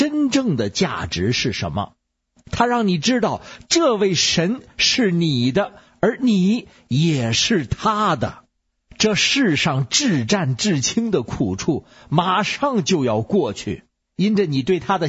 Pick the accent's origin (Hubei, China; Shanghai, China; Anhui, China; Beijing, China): Beijing, China